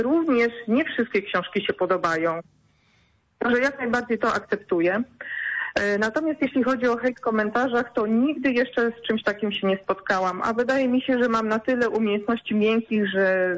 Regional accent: Łódź Voivodeship, Poland; also born or lived in Warsaw; now in Grodzisk Mazowiecki, Poland; obie jesteśmy z Podłodzi. Obie pojechałyśmy na studia do Warszawy, tam zostałyśmy, pracowałyśmy i potem obie trafiłyśmy do Grodziska Mazowieckiego pod Warszawy

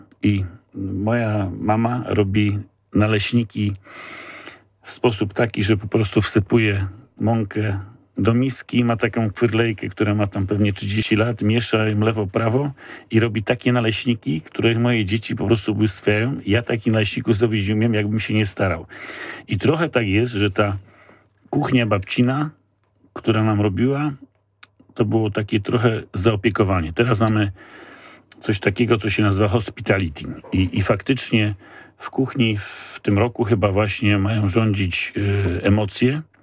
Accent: Przeźmierowo, Greater Poland Voivodeship, Poland; No jestem z Przyźmierowa de facto pod Poznaniem, czyli jesteśmy faktycznie ze stolicy Wielkopolskiej, właściwie ze stolicy części zamiennych, bo Przyźmierowi była pierwsza giełda samochodowa.

